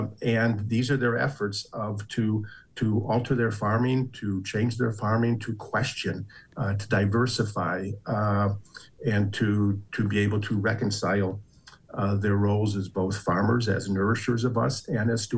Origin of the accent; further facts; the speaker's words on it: Illinois, United States; I grew up in Northern Illinois, maybe a decade earlier or two than you.